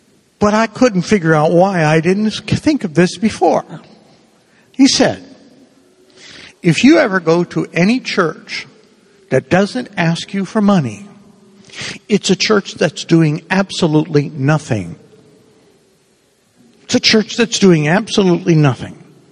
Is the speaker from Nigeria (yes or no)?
no; Cuba; now in United States; I love being an American. I love it. I'm originally from Cuba, but I love being an American.